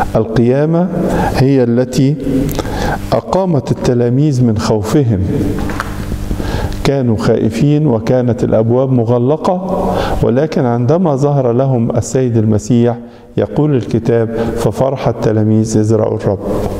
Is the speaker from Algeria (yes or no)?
no; Egypt; عن حدودنا في بلادنا مصر